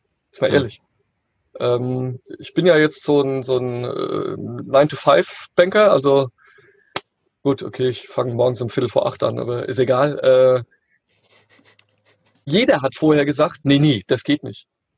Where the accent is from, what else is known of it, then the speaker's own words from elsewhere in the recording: Hesse, Germany; Also ich komme ja hier aus der Nähe von Frankfurt